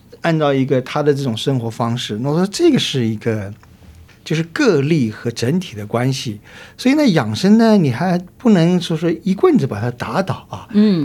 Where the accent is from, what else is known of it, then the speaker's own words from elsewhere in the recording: China; 我们中国人